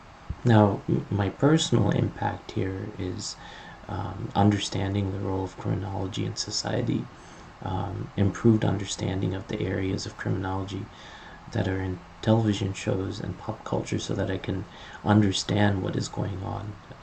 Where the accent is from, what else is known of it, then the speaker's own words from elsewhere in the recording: Atlanta, Georgia, United States; Originally, I'm from Atlanta, Georgia.